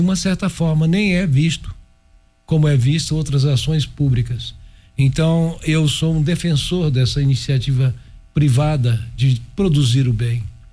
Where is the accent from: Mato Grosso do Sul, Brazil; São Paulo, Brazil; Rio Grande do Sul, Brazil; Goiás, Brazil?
Goiás, Brazil; eu nasci na cidade de Goiás, sou goiano, sou brasileiro, conheço o mundo